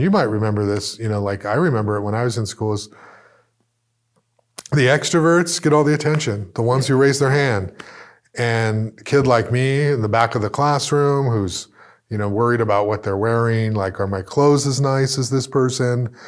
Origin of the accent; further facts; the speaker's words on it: Goleta, California, United States; You know, I grew up in, I was born in Goleta, you know, poor by our California standards.